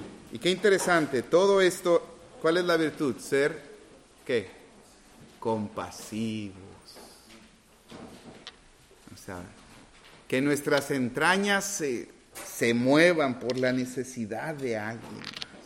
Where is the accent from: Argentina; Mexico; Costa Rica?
Mexico; Tabasco; Soy tabasqueño como el presidente